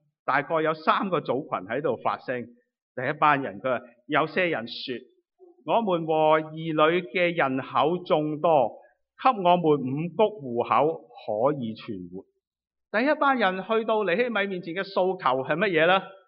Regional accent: Vancouver, British Columbia, Canada; 我哋加拿大人，我哋溫哥華人應該好熟呢樣嘢。

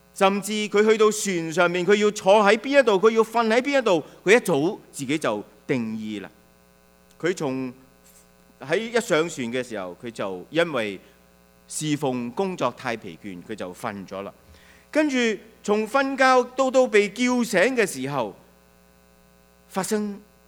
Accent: China

